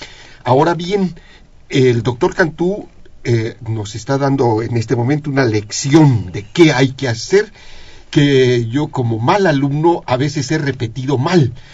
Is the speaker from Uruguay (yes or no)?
no; Mexico; como mexicanos tenemos que conocer sus ríos, sus montañas